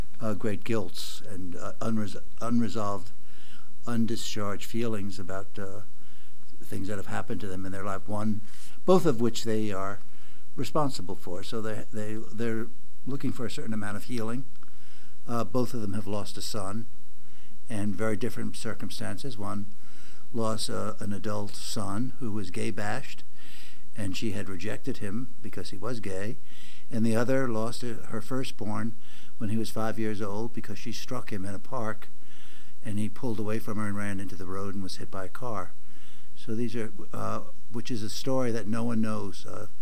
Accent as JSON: {"language": "English", "country": "United States", "said": "it's very exciting for me as an American playwright to come to England"}